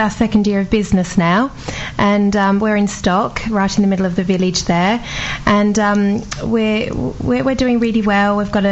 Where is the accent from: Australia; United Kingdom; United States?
Australia; Melbourne, Victoria; moved away as an adult; I'm from Australia. I grew up in Melbourne. I've only lived here since I was in my early 20s. So we have a huge Italian influence in Melbourne.